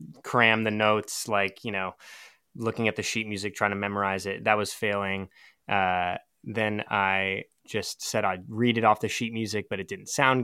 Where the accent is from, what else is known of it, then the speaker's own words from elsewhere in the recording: Seattle, Washington, United States; And I grew up in Seattle, so on the opposite coast.